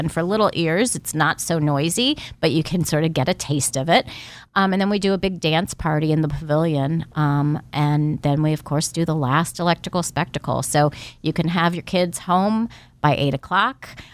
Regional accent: King of Prussia, Pennsylvania, United States; I grew up in the King of Prussia area, and, you know, we used to go downtown to see lights when I was little.

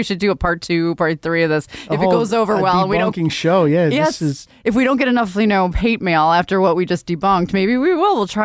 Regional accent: Buffalo, New York, United States; I grew up in Buffalo, so I understand.

